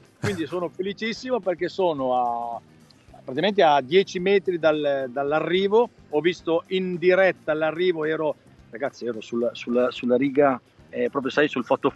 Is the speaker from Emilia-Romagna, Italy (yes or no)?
yes; Reggio Emilia, Emilia-Romagna, Italy; sono di Reggio Emilia.